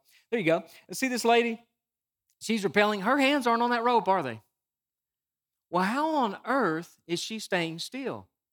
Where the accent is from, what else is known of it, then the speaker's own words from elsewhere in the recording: Chattanooga, Tennessee, United States; But I grew up in Chattanooga, and one of the things that I loved doing as a teenager was rappelling.